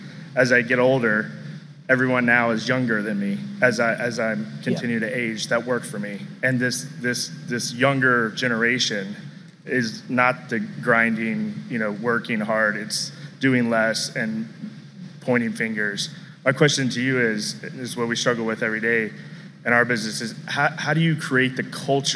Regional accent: Atlanta, Georgia, United States; from Atlanta.

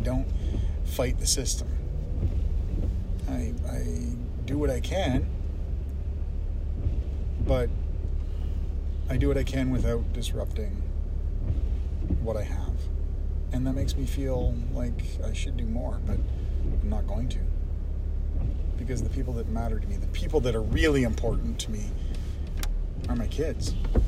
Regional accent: Canada; I'm culturally Canadian, you know, I mean, like, I have, if there's an advantage, I have it.

